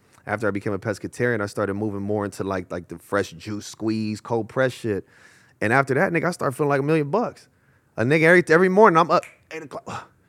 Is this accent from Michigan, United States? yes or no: no; Los Angeles, California, United States; West LA. West Los Angeles, bro. Fairfax District, Marvin, Washington, La Cienega Heights, Little Ethiopia, all that shit, Olympic.